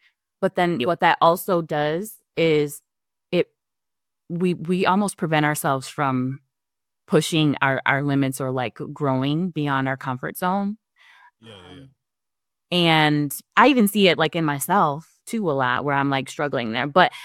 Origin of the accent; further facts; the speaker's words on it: Buffalo, New York, United States; So first, I grew up on the west side of Buffalo, which most west sides of cities, that's where like the Hispanic communities are.